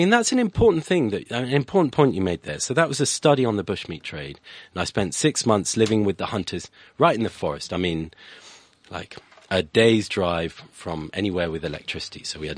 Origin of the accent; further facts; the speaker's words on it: United Kingdom; yeah. I'm British, but it is a French name.